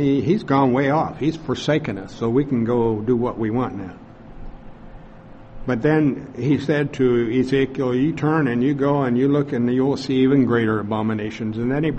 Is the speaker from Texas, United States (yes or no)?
no; Oregon, United States; you're going to have a different feeling than what I would have having been growing up in Oregon.